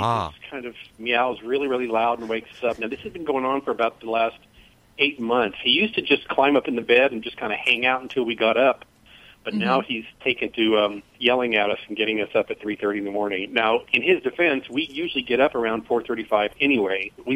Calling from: Burbank, California, United States; Burbank, California.

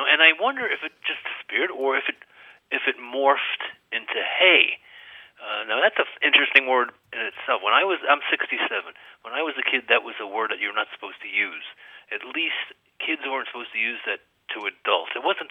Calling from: Swarthmore, Pennsylvania, United States; I'm calling from Swarthmore, Pennsylvania.

